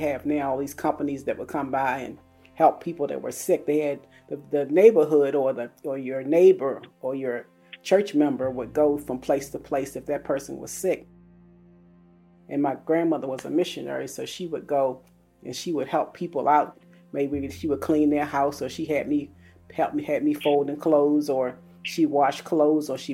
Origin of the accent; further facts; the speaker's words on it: Baltimore, Maryland, United States; I was born and raised in Baltimore. I went through the city public schools and college educated in Baltimore, the whole nine yards. So Baltimore's been my home all my life.